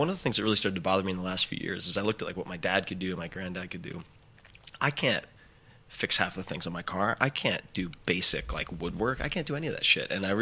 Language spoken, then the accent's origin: English; New York, United States; Because growing up on Long Island, I had a lot of injured deer come across my property from people who didn't know how to bow hunt.